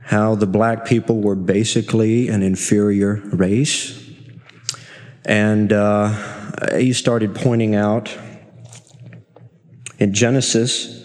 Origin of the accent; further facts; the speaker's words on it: the South, United States; Now, being a Southerner and growing up